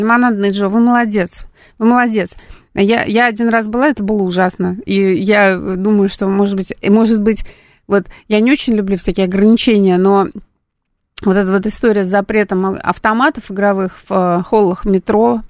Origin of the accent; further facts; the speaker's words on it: Saint Petersburg, Russia; now in Moscow, Russia; поскольку иногородняя, я из Санкт-Петербурга, и мне, я жила в арендной квартире